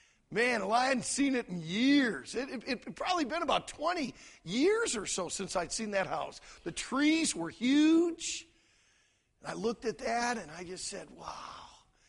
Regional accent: Detroit, Michigan, United States; Well, I was born and raised in Detroit. Hadn't been back in Detroit for a few years

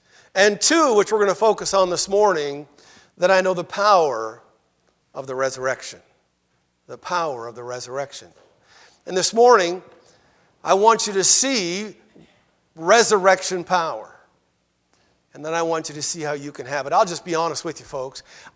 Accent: Idaho, United States; moved away as an adult; now in Johnson City, United States; one of the most shocking things to me when I came here 30 years ago was knocking on doors. I came from Idaho, and 60% of the people were Mormon.

